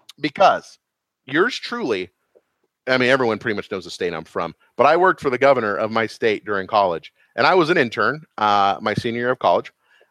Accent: Clinton, Missouri, United States; there's more people in my hometown of Clinton, Missouri, which is nothing.

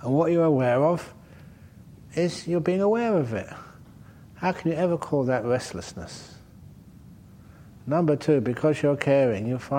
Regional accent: England, United Kingdom; I'm English

